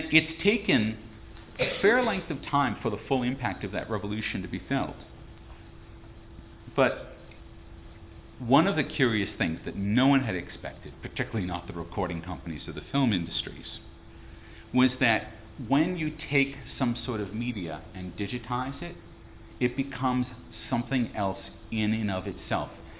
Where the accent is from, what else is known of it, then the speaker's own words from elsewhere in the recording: United States; So when I grew up in the United States, there were three commercial broadcasting networks